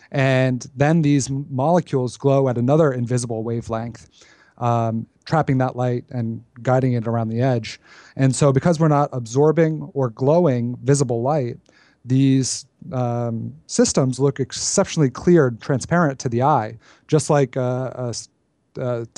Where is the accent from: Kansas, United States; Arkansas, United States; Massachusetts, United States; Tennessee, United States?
Massachusetts, United States; Boston; I grew up around a big city. I grew up just outside of Boston.